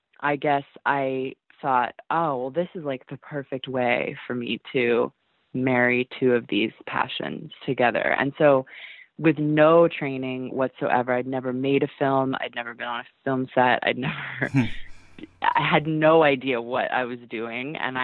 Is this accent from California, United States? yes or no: yes; Santa Barbara, California, United States; I went to an independent school within the University of California, Santa Barbara, where I grew up in Santa Barbara, stayed home much longer than all of my friends.